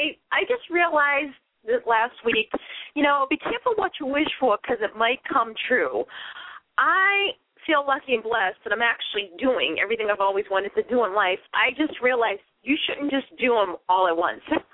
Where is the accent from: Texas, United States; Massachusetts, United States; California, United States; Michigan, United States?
Massachusetts, United States; Boston; accent: Boston; Maybe it's my Boston accent. It's not a put-on. It's an authentic Boston accent.